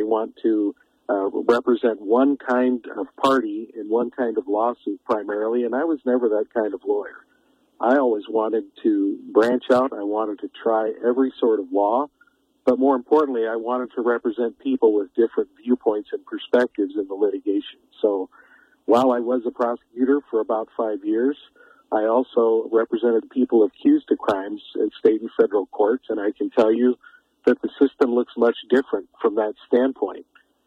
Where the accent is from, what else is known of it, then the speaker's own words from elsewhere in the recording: Billings, Montana, United States; born there; now in Kalispell, United States; My folks grew up there. I was born in Billings in 1964, so I'm 59 presently, and I have lived in Kalispell since 1995